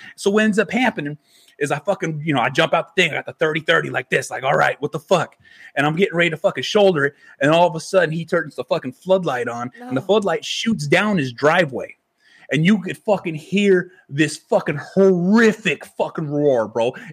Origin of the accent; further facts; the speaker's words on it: California, United States; I'm from California.